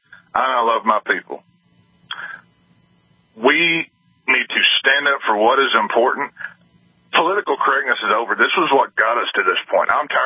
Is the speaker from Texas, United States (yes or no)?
yes; Texas, United States; I'm a Texan. I'm a police officer. I'm a God-fearing Christian.